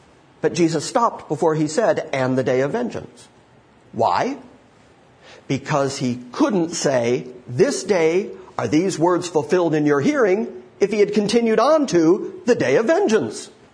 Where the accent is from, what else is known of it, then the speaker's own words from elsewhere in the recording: Detroit, Michigan, United States; moved away as an adult; now in Los Angeles, United States; I grew up in Detroit. I grew up in the Midwest. I grew up in areas where you can drive through cornfields for an entire day.